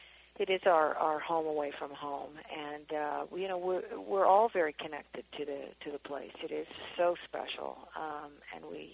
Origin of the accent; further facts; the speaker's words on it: Canada; I'm a Canadian girl, but I had been coming from Europe and spending all my summers in the south of France